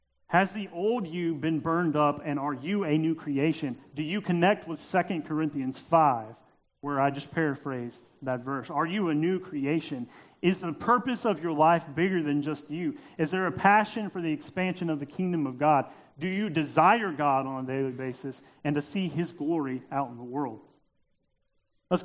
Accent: Opelika, Alabama, United States; now in Mobile, United States; We live in that culture in Mobile, Alabama, where being a Christian is the norm, just like I grew up in Opelika, Alabama.

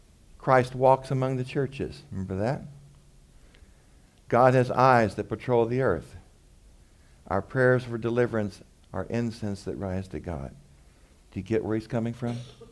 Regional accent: Texas, United States; Again, I grew up in West Texas.

